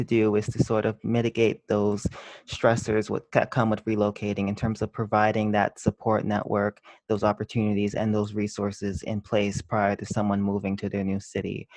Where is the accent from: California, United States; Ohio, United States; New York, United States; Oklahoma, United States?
New York, United States; I know I had this kind of bias as a New Yorker